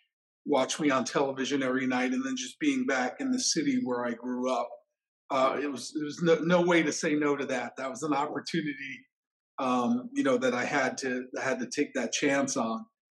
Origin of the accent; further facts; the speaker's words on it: New York City, New York, United States; And then I went from there to New York City, which is my hometown and where I grew up.